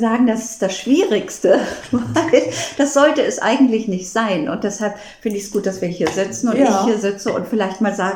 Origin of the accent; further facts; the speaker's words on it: Oldenburg, Lower Saxony, Germany; Und Oldenburg ist echt meine Heimatstadt.